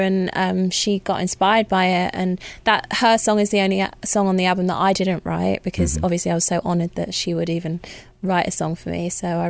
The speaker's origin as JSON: {"language": "English", "region": "London", "country": "United Kingdom", "tie": "born or raised there", "said": "growing up in London, in the city, I would be in London in the week, and then on the weekends, my mom's from Wales, so we go to the countryside"}